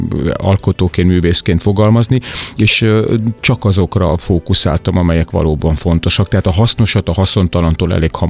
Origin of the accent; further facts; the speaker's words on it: Sighetu Marmației, Maramureș, Romania; Máramarosszigeten nevelkedtem, tehát Észak-Erdélyben, ami egy a nevéből is fakadóan sziget minden szempontból, tehát a hegyek, a természet, a környezet, az egy ilyen egészen sajátos világot ölel körbe